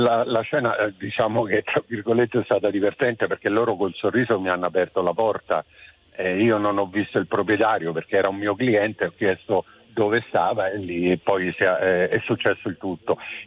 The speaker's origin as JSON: {"language": "Italian", "town": "Rome", "region": "Lazio", "country": "Italy", "said": "Buongiorno, allora sono di Roma"}